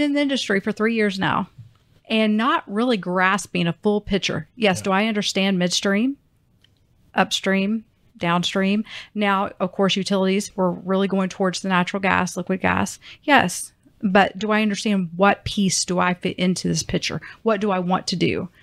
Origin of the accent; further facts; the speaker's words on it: Bartlesville, Oklahoma, United States; but I am from Oklahoma, live in Oklahoma, and home of Phillips Petroleum, Bartlesville, Oklahoma, actually.